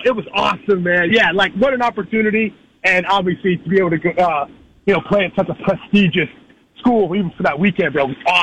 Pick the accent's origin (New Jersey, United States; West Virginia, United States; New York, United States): West Virginia, United States; I'm just a little dude. I'm a dude from West Virginia, bro.